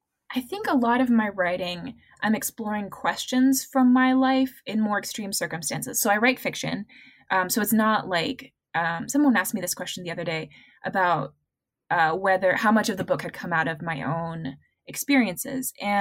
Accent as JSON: {"language": "English", "country": "Chile", "tie": "born or raised there", "also_born_or_lived": "Peru / Panama", "said": "I was born in Peru and then grew up in Chile and in Panama for high school. So I lived most of my life in a Spanish speaking country until college."}